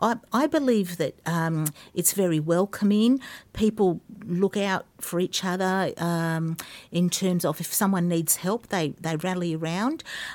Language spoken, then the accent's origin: English; Harvey, Western Australia, Australia; now in Brunswick, Australia; I was born at Harvey Hospital. I now live in Brunswick, but I grew up in Harvey. I've lived here and worked in the area all my life. I love the area, so here I am.